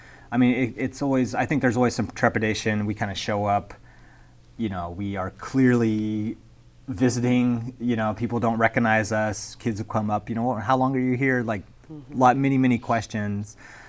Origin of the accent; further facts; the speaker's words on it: Alaska, United States; I grew up in Alaska.